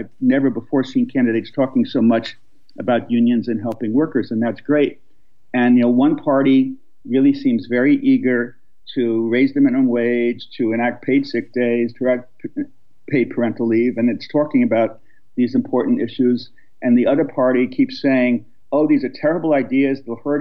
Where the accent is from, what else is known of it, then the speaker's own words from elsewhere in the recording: New York, United States; I grew up in New York. I went to schools in New York, and we learned some about unions